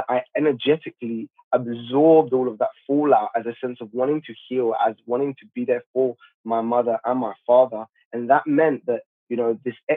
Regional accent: Hackney, London, United Kingdom; I grew up in East London. I grew up in Hackney, one of the worst boroughs. I grew up in Finchley

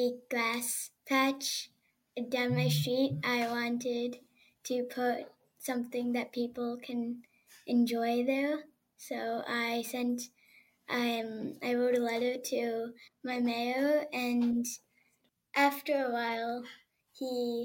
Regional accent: West Orange, New Jersey, United States; from West Orange, New Jersey.

